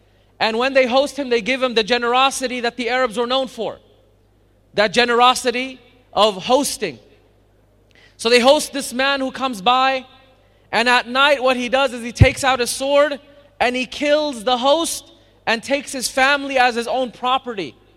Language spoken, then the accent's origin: English; United States; I grew up in America.